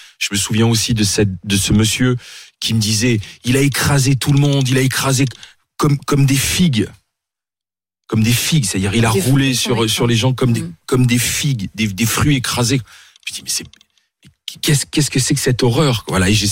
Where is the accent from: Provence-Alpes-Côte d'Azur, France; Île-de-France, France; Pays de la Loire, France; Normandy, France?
Provence-Alpes-Côte d'Azur, France; Nice; tu te sens étreint par le drame que tu vis en tant que niçois.